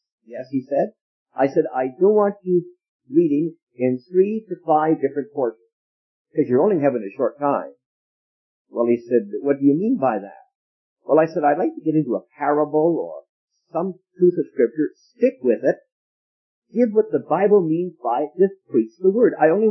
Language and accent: English; Canada; And as a Canadian, maybe I can say it.